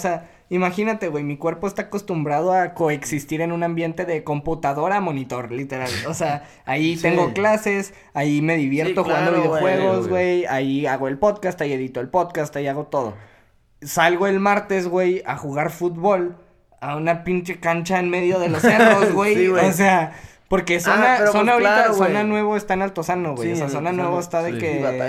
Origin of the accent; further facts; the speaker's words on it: Mexico; Y como cualquier mexicano, güey, pregunté, no puedo pistear, ¿verdad?